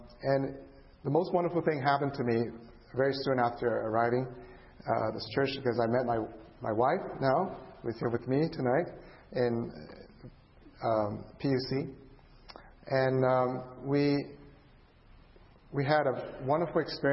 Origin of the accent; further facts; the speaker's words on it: Singapore; School was really difficult when I was growing up in Singapore.